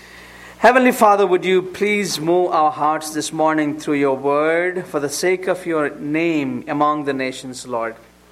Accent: southern India, India; As you know, I come from India, southern part of India, and I grew up as a very in a village, in a poor background.

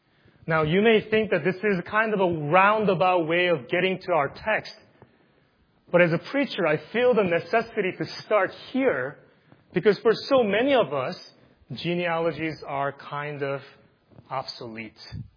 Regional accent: South Korea; Even when I came from South Korea, genealogy used to be a much more important, but now it is not the case.

